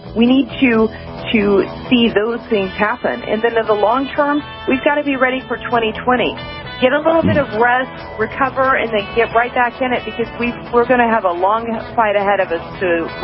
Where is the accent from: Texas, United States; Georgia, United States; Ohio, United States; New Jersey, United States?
Georgia, United States; Thankfully, in Georgia, that we did not elect someone so extreme to be our governor, and I'm from Georgia